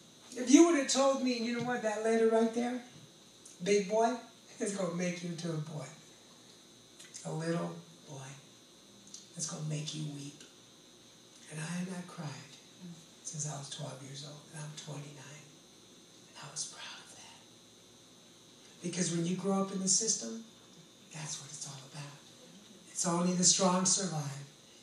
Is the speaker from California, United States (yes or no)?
yes; Woodland, California, United States; I'm like, I'm from Yolo County, dude. I'm like, we don't have gangs in Woodland.